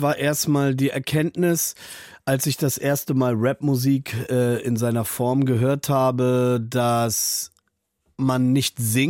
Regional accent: Braunschweig, Lower Saxony, Germany; Viele haben in Braunschweig, wo ich herkomme, eigentlich nur Heavy-Metal gehört.

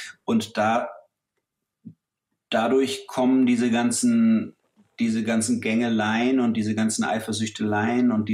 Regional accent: Lörrach, Baden-Württemberg, Germany; Ich bin in Lörrach aufgewachsen, was an ganz, ganz unten an der Grenze zur Schweiz, zu Basel ist.

